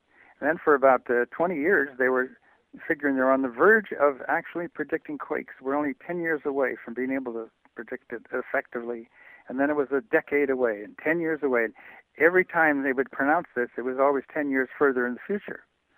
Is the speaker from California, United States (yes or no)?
yes; Glen Ellen, California, United States; including my hometown of Glen Ellen.